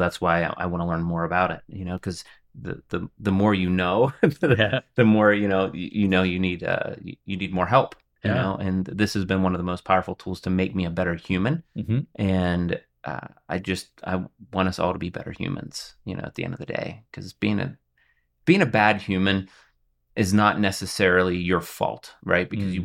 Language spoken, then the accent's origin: English; United States; We're Americans. We're from America.